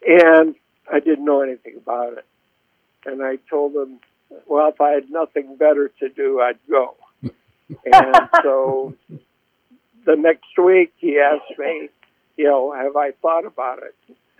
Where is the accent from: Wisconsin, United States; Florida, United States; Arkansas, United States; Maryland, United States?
Wisconsin, United States; also born or lived in Columbus; now in Indianapolis, United States; No, actually, I'm from Wisconsin and born and raised there. And then a job took me to Columbus, Ohio.